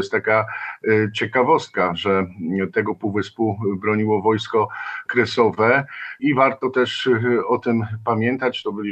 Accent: Gdańsk, Pomeranian Voivodeship, Poland; bo jak wiecie Państwo, pochodzę z Gdańska

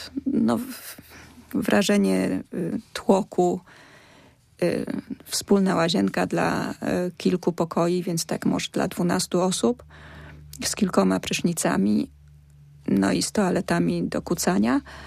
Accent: Wrocław, Lower Silesian Voivodeship, Poland; born there; Urodziłam się we Wrocławiu. Moi dziadkowie pochowani są we Wrocławiu

